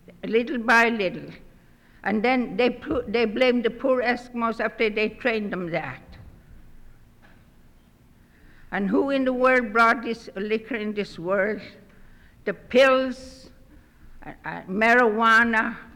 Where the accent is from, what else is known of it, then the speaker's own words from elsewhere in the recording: Aniak, Alaska, United States; I am here from Aniak.